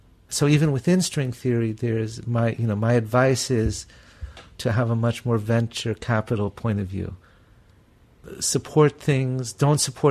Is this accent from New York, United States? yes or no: yes; New York, United States; moved away as an adult; now in Toronto, Canada; as a New Yorker, you know, who moved to Toronto